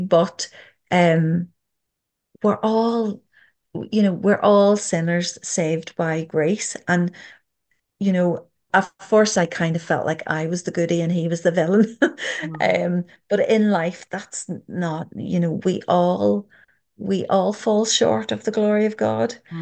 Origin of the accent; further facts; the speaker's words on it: Dublin, Leinster, Ireland; now in Northern Ireland; I'm originally from Dublin, and then moving up the north, my family still live in Dublin.